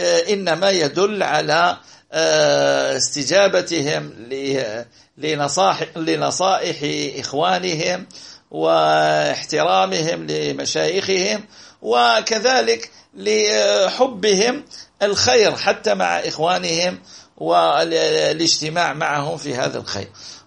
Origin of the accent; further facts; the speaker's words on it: Algeria; حتى عندنا في الجزائر غير موجود،